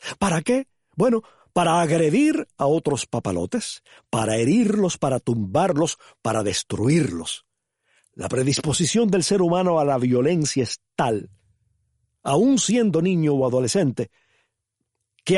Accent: Cuba; ese recuerdo es el de un papalote o el de varios papalotes sobrevolando los tejados de mi pueblo allá en Cuba.

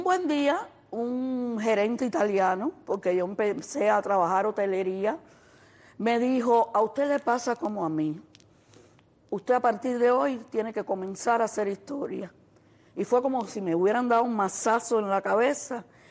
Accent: Cuba; todos somos cubanos.

